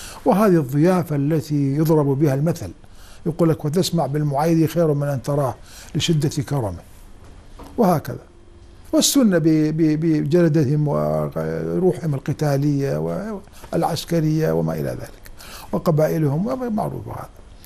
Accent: Iraq; الدور أنني أثبتت أننا كعراقيين ونحن عراقيون، نحن شعب واحد

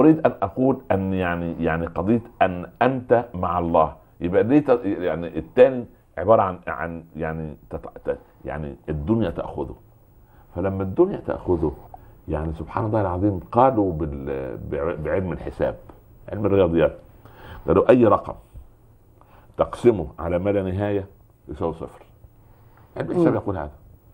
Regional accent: Egypt; معاه منديل يسموه عندنا في مصر منديل محلاه

